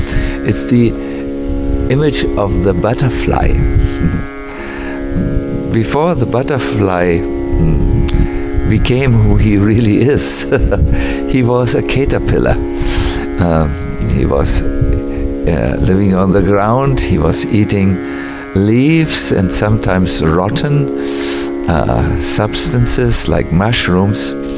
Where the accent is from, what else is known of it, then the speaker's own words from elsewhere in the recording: Germany; accent: German; English is a second language; I see some of you still struggling to understand my German accent, which is very pronounced, I know.